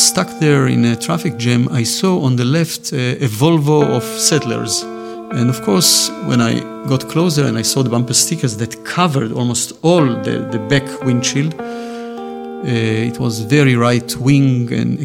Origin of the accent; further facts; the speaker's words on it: Israel; born there; English is a second language; I'm 64. I was born in Israel.